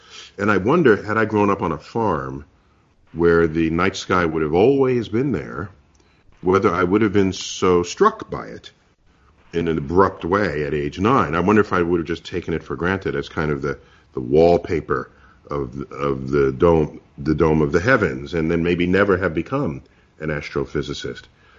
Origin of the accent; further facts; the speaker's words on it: New York City, New York, United States; And by the way, I grew up in New York City, where no one has a relationship with the night sky, particularly back then.